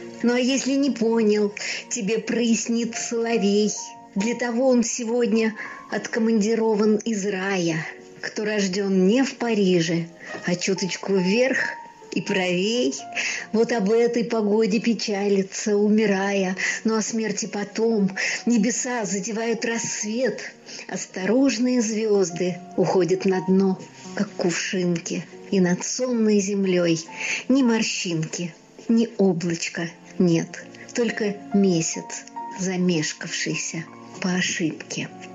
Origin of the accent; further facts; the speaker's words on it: Moscow, Russia; Я московская поэтесса из России.